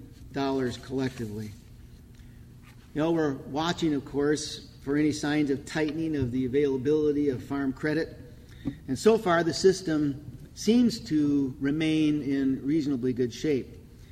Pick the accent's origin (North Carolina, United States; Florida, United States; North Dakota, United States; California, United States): North Dakota, United States; In North Dakota, my home state, exports account for 50% of the agriculture production.